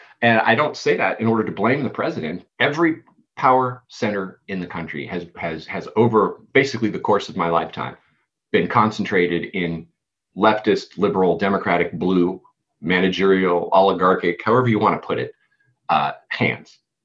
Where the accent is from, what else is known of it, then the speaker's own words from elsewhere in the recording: California, United States; I'm a blue person, so I'm from California.